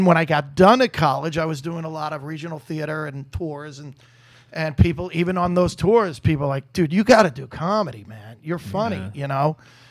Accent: New York, United States; I'm from New York.

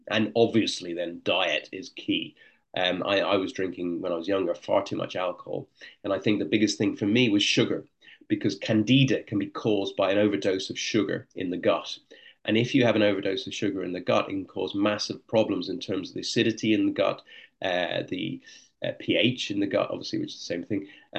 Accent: Ireland; I actually came over to Ireland because I'm Irish originally, but my parents were living back in Ireland.

